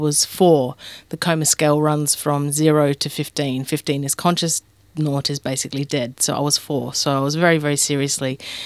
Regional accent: Adelaide, South Australia, Australia; now in Melbourne, Australia; My parents came over from Adelaide, because that's my hometown

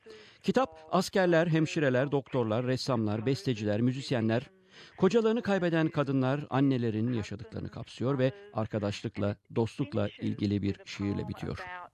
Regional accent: Australia; Turkish is a second language; Oradakilerin gözünde Türkiye'yi işgal eden Avustralyalılardı ve ben bir Avustralyalı olarak düşman olarak tanımlanıyordum.

